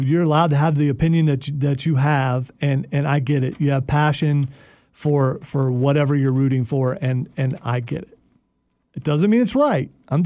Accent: Ohio, United States; you know I'm also from Ohio, so I'm a Buckeyes fan.

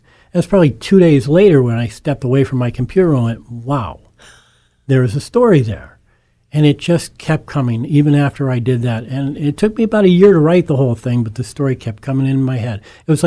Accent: Scranton, Pennsylvania, United States; Born and raised in Scranton, one of eight children. I was educated in the Scranton School District and went to the University of Scranton.

